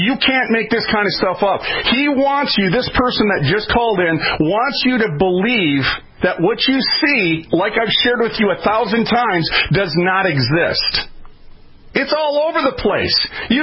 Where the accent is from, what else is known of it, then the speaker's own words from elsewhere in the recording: United States; Well, I'm from America. Do forgive me. I'm a little weak on my French there.